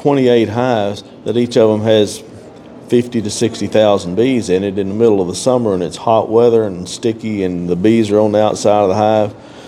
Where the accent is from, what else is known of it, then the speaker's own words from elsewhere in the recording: Kentucky, United States; I'm from Kentucky. What do you think? I got a knife.